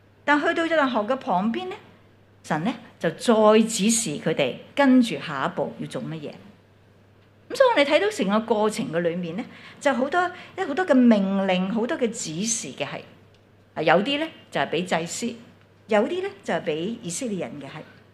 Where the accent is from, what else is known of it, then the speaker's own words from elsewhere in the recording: China; 就好像我们中国人的说话，就什么摸着石头过河